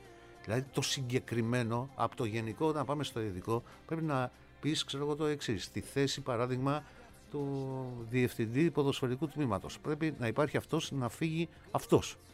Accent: Kavala, East Macedonia and Thrace, Greece; γιατί είμαι από την Καβάλα

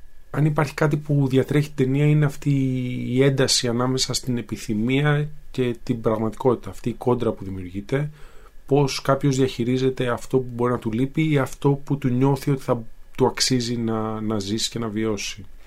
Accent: Greece; μέσα από τις ναυτικές αφηγήσεις που έχουμε πολύ κοντά ως Έλληνες

